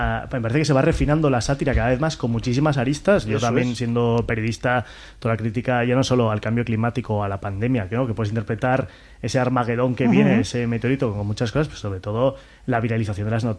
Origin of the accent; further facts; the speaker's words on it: Pamplona, Navarre, Spain; somos de Iruña, en los cines Golem hemos visto todas las grandes películas de nuestra infancia, adolescencia, juventud.